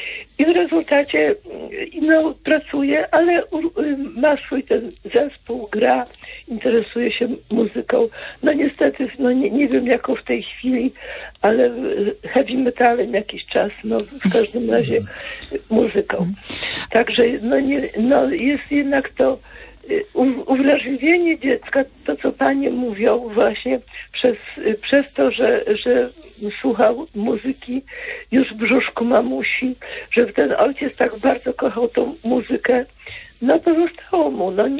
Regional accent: Pomeranian Voivodeship, Poland; ja jestem z Pomorza

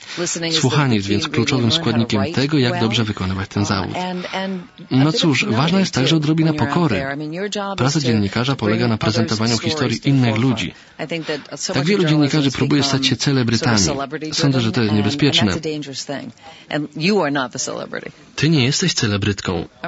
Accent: Canada; Dorastałem w Kanadzie i często widziałem panią w telewizji

